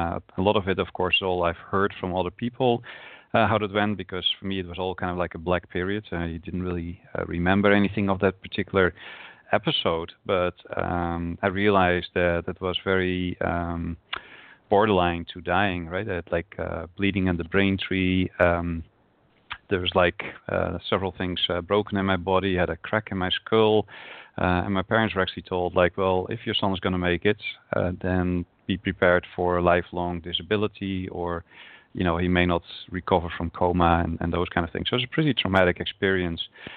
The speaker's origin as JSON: {"language": "English", "country": "Netherlands", "tie": "born or raised there", "said": "At that time, I was growing up in the Netherlands. I thought I could become the president of the United States if I wanted to."}